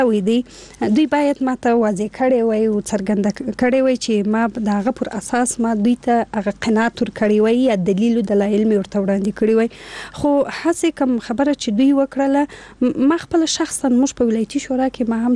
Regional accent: Afghanistan; زه افغان یم او موږ ټول یو افغانان یو

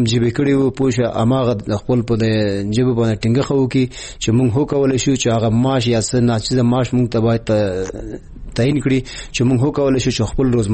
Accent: Afghanistan; مونږ افغانان یو

